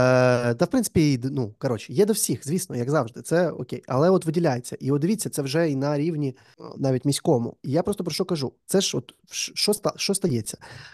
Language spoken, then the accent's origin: Ukrainian; Odesa, Odesa Oblast, Ukraine; і я, і Андрій, ми з Одеси.